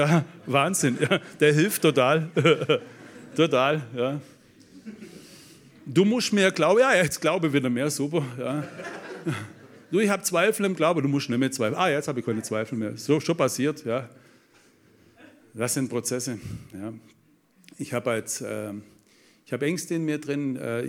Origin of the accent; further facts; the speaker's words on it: Russia; German is a second language; Sag, ich bin Russe, geht nicht.